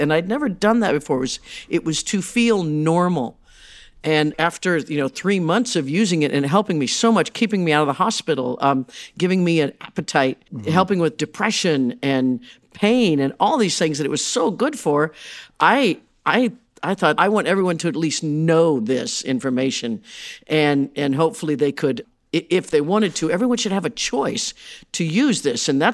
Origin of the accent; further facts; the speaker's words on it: Midwest, United States; you know, I grew up in the Midwest in the 60s and 70s, and I had a big dream of becoming a rock star.